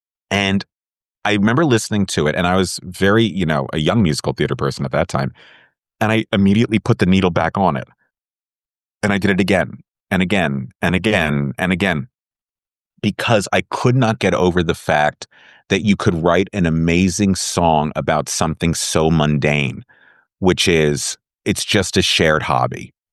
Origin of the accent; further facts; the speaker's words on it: Thousand Oaks, California, United States; It was a mom and pop in my hometown of Thousand Oaks, California.